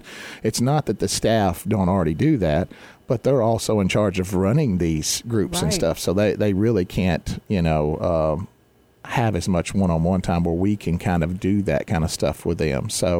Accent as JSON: {"language": "English", "town": "Glasgow", "region": "Kentucky", "country": "United States", "tie": "born or raised there", "said": "But Glasgow's my hometown. I always wanted to work and benefit the people here."}